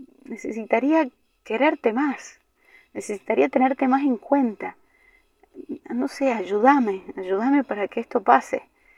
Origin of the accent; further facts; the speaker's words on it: San Juan, Argentina; que soy sanjuanina, que tengo 39 años y soy parte de un carisma de la Iglesia Católica que se llama Movimiento de la Palabra de Dios.